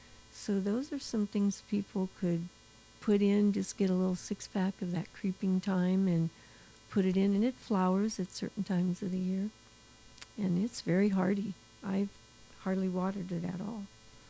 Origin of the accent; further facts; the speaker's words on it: Pennsylvania, United States; Well, I grew up in Pennsylvania, and my father and mother always had a garden, so that was in my blood.